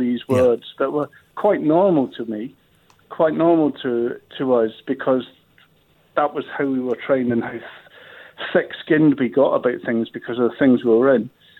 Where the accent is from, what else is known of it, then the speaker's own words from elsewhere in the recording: Glasgow, Scotland, United Kingdom; I can be mad, and I'm from Glasgow